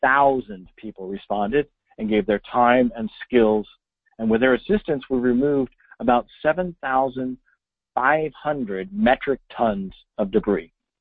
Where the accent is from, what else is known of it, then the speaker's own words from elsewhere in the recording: California, United States; Now that I've clearly established that I'm from Northern California